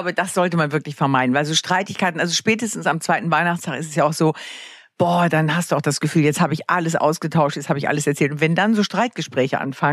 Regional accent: Northern Germany, Germany; Ich bin aus dem Norden.

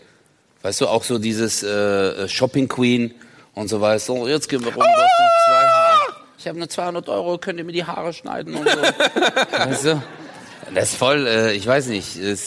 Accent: Turkey; Ich bin ein Türke

